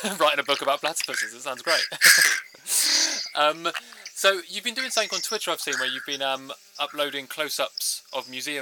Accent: Bracknell, South East England, United Kingdom; Especially where I grew up in Bracknell

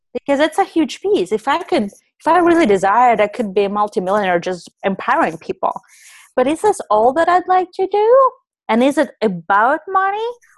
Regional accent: Russia; English is a second language; moved away as an adult; Well, I came from Russia when I was 19

